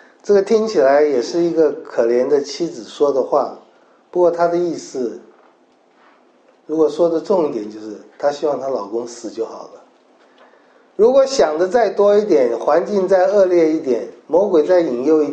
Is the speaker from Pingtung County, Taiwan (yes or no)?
no; Taichung, Taiwan; 我们小的时候住在台中，我妈妈有养鸡。